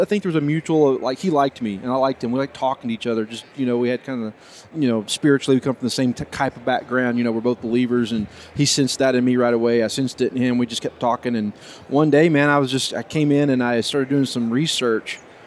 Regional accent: Texas, United States; And being a Texan

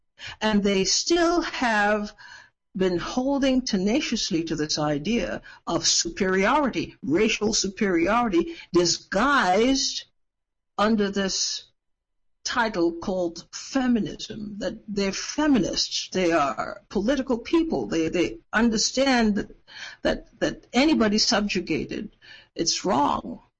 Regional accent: Trinidad & Tobago; Now, I was raised in the Caribbean, in Trinidad. I talk about this all the time. And the women in my little town, they took care of business.

